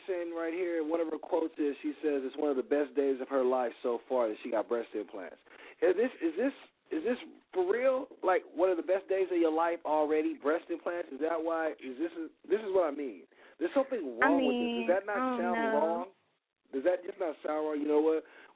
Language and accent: English; Los Angeles, California, United States; this one's actually coming straight out of my hometown, Los Angeles.